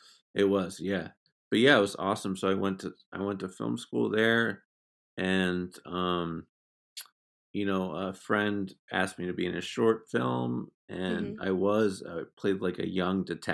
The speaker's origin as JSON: {"language": "English", "town": "Exeter", "region": "New Hampshire", "country": "United States", "said": "I'm from Exeter, New Hampshire, and you have no idea. You're like, how do I even get to Los Angeles?"}